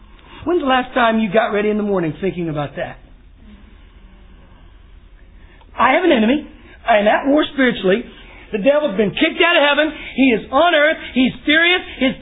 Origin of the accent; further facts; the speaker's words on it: Texas, United States; And I grew up in East Texas, and I saw signs everywhere, no shoes, no shirt, no service.